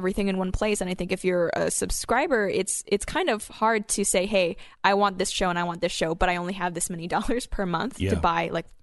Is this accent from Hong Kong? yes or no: yes; Hong Kong; born or raised there